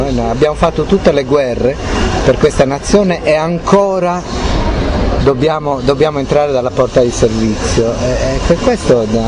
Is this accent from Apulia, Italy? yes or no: no; Sardinia, Italy; Io sono di quelli che portano la sebada.